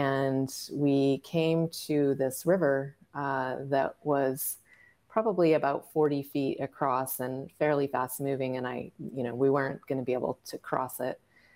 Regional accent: California, United States; which is certainly what I had experienced growing up in California.

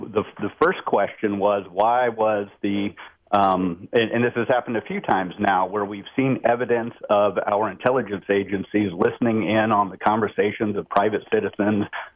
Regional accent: United States; as an American, I don't want that stuff being leaked to the media.

